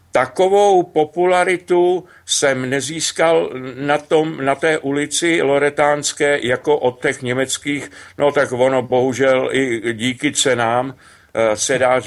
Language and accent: Czech; Ústí nad Labem, Ústí nad Labem Region, Czechia; born there; jsem narozený v Ústí roku 57 v noci